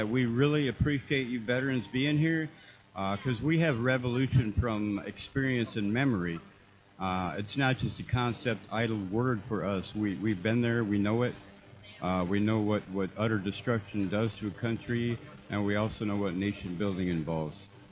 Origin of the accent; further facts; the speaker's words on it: Minneapolis, Minnesota, United States; also born or lived in Cincinnati / Kansas City; I originally born in Cincinnati. I grew up in Minneapolis, Minnesota, St. Cloud area, and then I went to Kansas City and all over.